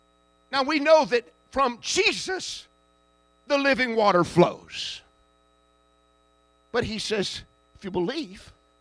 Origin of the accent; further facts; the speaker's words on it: Cedartown, Georgia, United States; born there; I wasn't born in Israel. I was born in Cedartown, Georgia. A Polk County redneck.